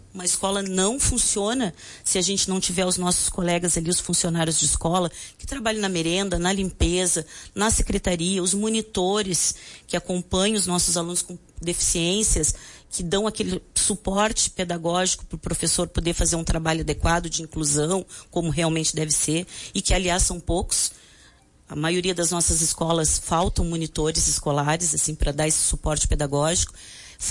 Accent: Rio Grande, Rio Grande do Sul, Brazil; A escola que eu trabalho em Rio Grande, porque eu sou de Rio Grande

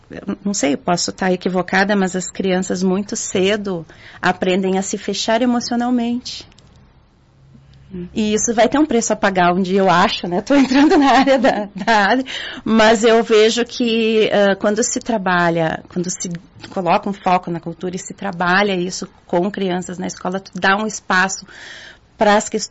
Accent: Rio Pardo, Rio Grande do Sul, Brazil; Eu sou de Rio Pardo.

